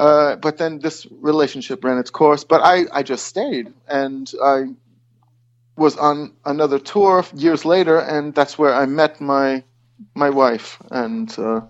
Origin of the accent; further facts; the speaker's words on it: United States; because I'm American, you know.